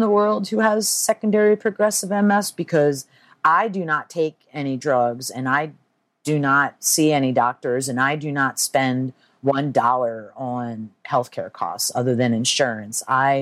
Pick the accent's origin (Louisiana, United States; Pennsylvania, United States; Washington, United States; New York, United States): Pennsylvania, United States; Philadelphia; I'm 100% Italian. That's why … because I'm from Philadelphia.